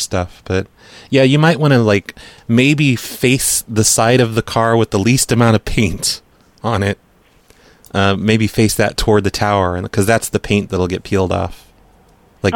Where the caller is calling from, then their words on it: New York, United States; I'm just looking on street view. I'm calling from New York.